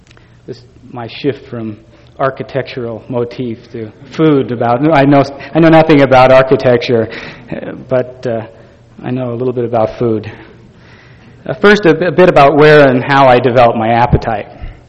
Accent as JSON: {"language": "English", "town": "Bellevue", "region": "Washington", "country": "United States", "tie": "born or raised there", "lives_now": "Hong Kong", "said": "I still remember vividly as a child of five growing up in Bellevue, Washington."}